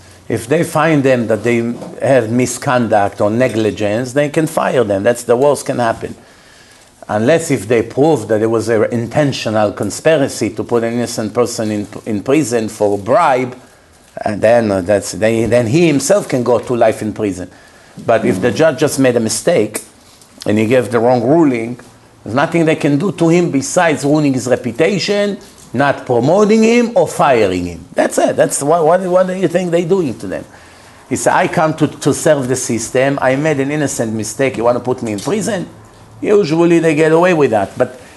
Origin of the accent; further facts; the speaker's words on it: Manhattan, New York, United States; I grew up in Manhattan. My parents put me in public school.